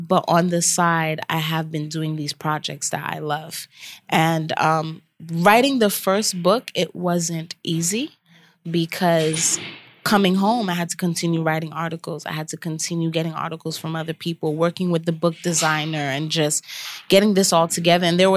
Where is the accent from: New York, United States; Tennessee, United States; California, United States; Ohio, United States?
New York, United States; I think being a New Yorker, for me, all I saw was New York.